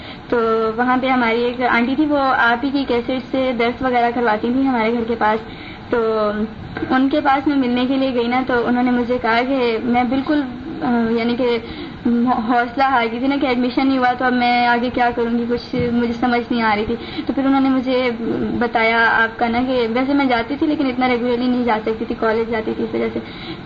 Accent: Sindh, Pakistan; now in Karachi, Pakistan; اور میں انٹیریئر سندھ پنواکل سے آئی ہوں یہاں پڑھنے کے لیے کراچی، ہاسٹل میں رہتی ہوں میں.

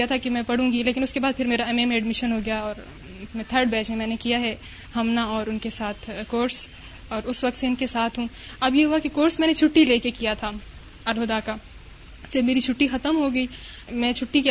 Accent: Attock, Punjab, Pakistan; now in Islamabad, Pakistan; اور میں اسلام آباد سے آئی ہوں۔ میرا تعلق پنجاب کے شہر اٹک کے ایک گاؤں سے ہے،

